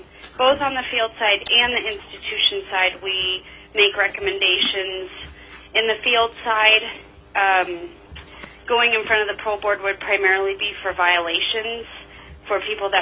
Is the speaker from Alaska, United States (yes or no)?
yes; Fairbanks, Alaska, United States; I was born and raised in Fairbanks. I went to the University of Alaska Fairbanks here